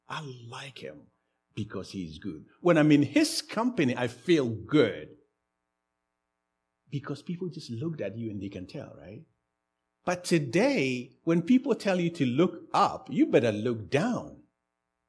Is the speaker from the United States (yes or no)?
no; Ghana; born there; It's not because I was born in Ghana that I am so good.